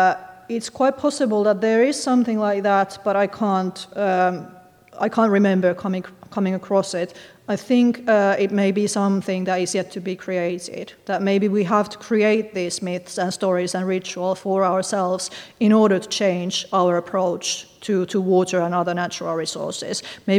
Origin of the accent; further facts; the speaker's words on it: Finland; I grew up in Finland. It's a country with huge freshwater resources per capita.